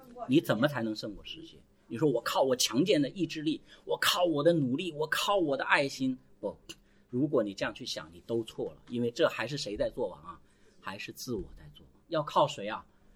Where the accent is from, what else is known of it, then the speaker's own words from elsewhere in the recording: China; 那我们中国人福音影响太小